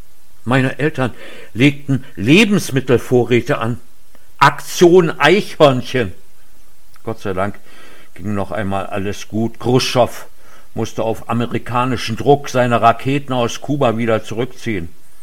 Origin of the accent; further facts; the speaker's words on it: Rhineland, Germany; In meiner Kindheit im Rheinland der 50er und 60er Jahre hatten diese Worte für mich immer etwas Unheimliches, Bedrohliches.